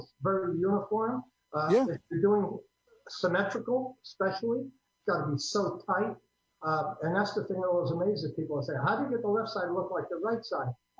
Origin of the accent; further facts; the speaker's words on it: New Jersey, United States; We take 6 pieces of aluminum, usually black, because we're from New Jersey, and we'll talk about that.